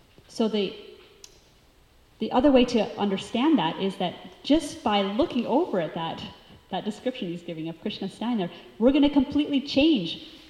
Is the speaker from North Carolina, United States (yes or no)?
yes; North Carolina, United States; I grew up in North Carolina